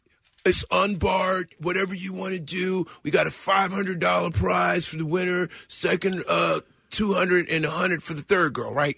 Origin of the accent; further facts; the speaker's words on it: Nashville, Tennessee, United States; We're from Nashville. And we drove.